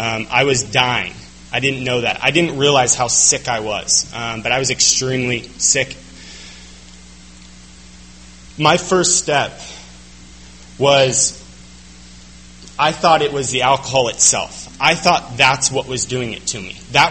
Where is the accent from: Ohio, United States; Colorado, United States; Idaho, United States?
Colorado, United States; I'm from Colorado.